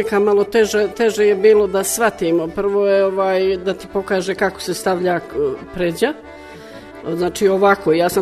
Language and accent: Serbian; Sirogojno, Zlatibor District, Serbia; born there; Sirogojna rođena i u Sirogojnu živim.